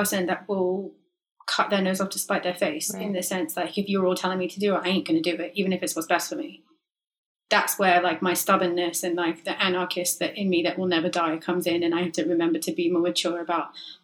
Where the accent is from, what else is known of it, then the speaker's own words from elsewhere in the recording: England, United Kingdom; moved away as an adult; It's just, I'm too English. It's weird. I'm not, I love it here. I live here.